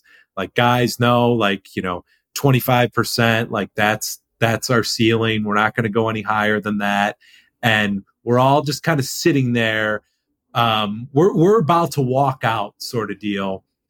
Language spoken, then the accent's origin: English; Chicago, Illinois, United States; You guys are cool. I'm from Chicago.